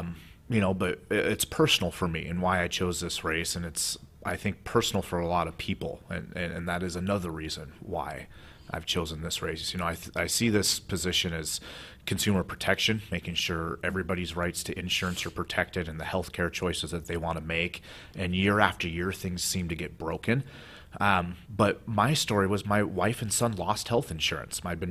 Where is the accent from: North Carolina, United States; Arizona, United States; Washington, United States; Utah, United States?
Washington, United States; Marysville; I loved growing up in Marysville, but, you know, like most young adults, right, you want to get away from your parents and such. So lived in Everett for a while with my guy friends.